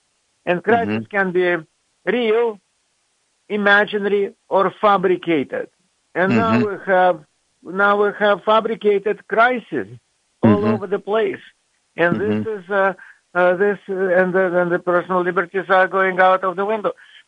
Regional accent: Russia; English is a second language; I have a pretty bizarre background. I was raised in the Soviet Union and royally brainwashed there And I went to the Moscow State University

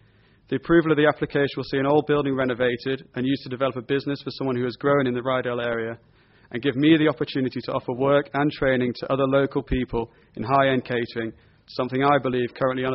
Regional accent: Malton, Yorkshire and the Humber, United Kingdom; I was born in Malton and have lived in the area for the majority of my life. After gaining experience working around the country, I returned to be back in my hometown

